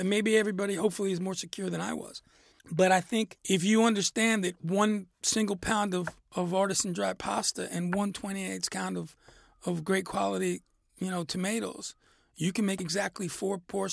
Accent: New York, United States; even growing up in New York

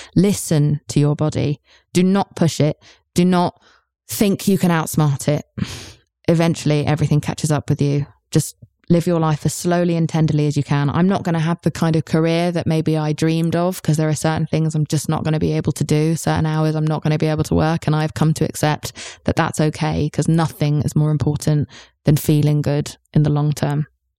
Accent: England, United Kingdom; Which normally, as an English person, I would never, ever do.

